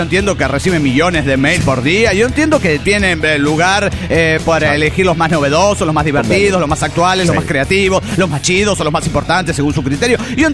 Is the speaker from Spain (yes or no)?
no; Tarija, Bolivia; de Tarija, Bolivia.